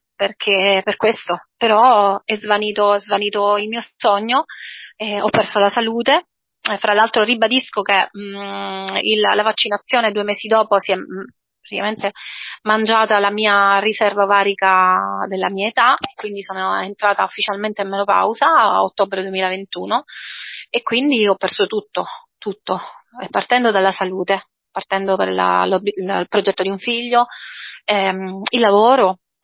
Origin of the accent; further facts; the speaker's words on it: Trapani, Sicily, Italy; Trapani è la mia città, sono nata e cresciuta a Trapani